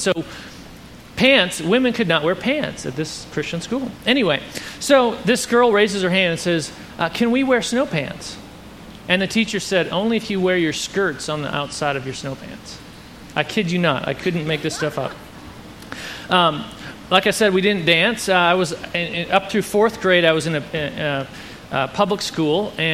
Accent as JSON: {"language": "English", "region": "Minnesota", "country": "United States", "tie": "born or raised there", "said": "I said we grew up in Minnesota, so we had lots of cold and snow."}